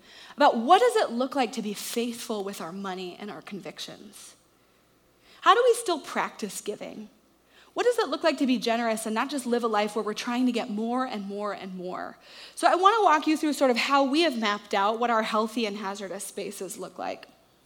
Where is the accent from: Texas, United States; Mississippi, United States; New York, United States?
Texas, United States; Richardson; also born or lived in Chicago; I grew up here in Dallas, in Richardson. I went to some private schools and was very familiar with sort of this Dallas culture.